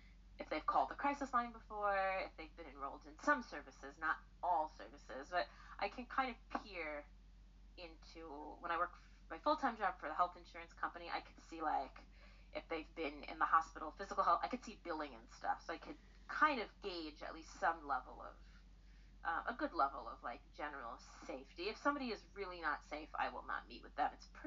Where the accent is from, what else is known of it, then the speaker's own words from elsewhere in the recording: New York City, New York, United States; Like, I grew up in a big city. I grew up in New York City.